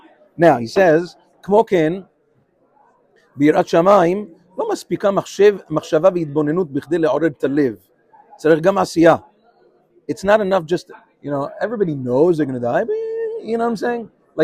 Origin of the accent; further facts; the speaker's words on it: Queens, New York, United States; And I'm saying I'm a kid from Queens.